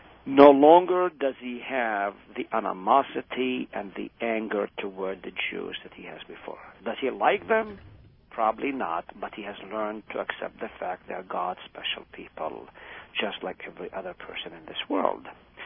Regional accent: Israel; And my mom, alone with my father, stayed in Israel. So I grew up in Israel.

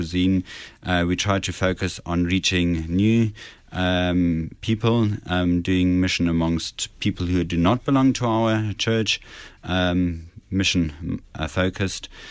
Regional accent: South Africa; I grew up in the eastern part of South Africa. It's very close to the Swaziland border.

